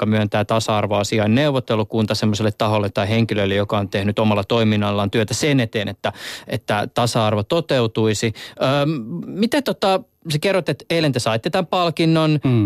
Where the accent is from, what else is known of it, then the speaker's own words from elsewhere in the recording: Somalia; mä nyt oon alun perin Somaliasta